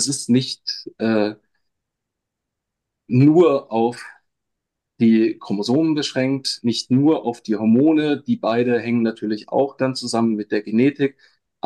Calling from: Stellenbosch, Western Cape, South Africa; ich habe mich tatsächlich aus Stellenbosch zugeschaltet, weil ich da gerade so eine Art Sabbatical mache.

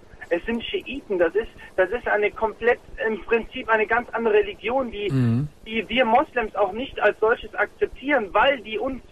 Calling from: Germany; Ich rufe aus Deutschland an und der Grund ist mit uns auch, ich bin Moslem, ich bin Deutscher und bin Moslem.

